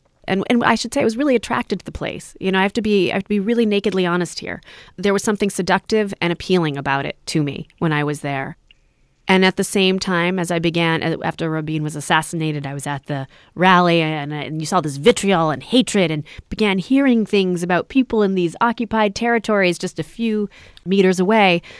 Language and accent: English; United States; I grew up here in the United States